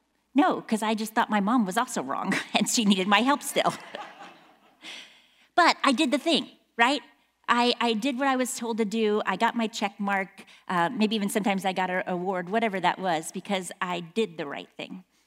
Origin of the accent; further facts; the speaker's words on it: Midwest, United States; now in Phoenix, United States; Phoenicians don't know how to drive in the rain and I'm from the Midwest and I know better